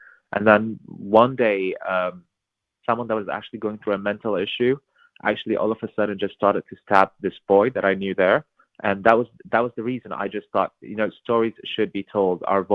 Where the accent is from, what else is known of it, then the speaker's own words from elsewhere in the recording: Saudi Arabia; born there; English is a second language; I was born in Saudi Arabia. My parents were also people that actually fled the war back in Eritrea.